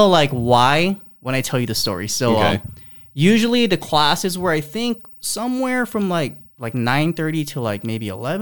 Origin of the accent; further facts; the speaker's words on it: Los Angeles, California, United States; I'm not from like that part of the West. I'm from LA, like a big city.